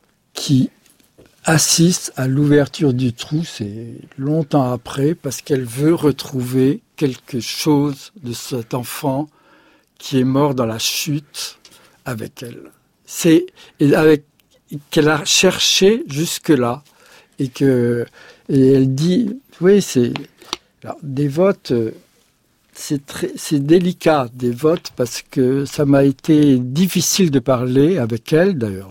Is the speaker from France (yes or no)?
yes; Le Chambon-sur-Lignon, Auvergne-Rhône-Alpes, France; justement parce que je suis du Chambon-Sillignon